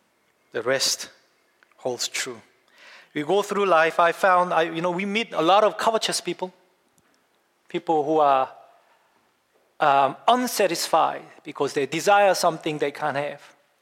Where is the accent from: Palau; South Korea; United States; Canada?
South Korea; English is a second language; when I was year 12 or year 11, like, you know, I came freshly from Korea. I didn't even know how to speak English